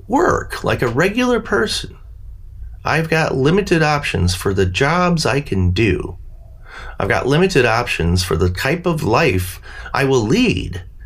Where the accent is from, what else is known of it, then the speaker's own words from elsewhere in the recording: United States; I am an American. I have my freedoms, my overall freedoms, but also the freedom to move about freely.